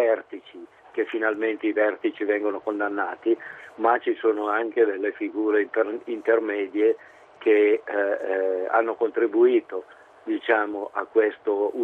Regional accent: Milan, Lombardy, Italy; Per esempio io sono di Milano, quindi in Lombardia

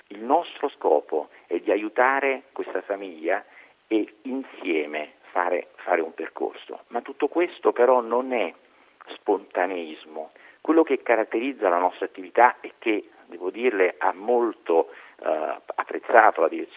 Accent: Naples, Campania, Italy; e da napoletano orgoglioso quale sono

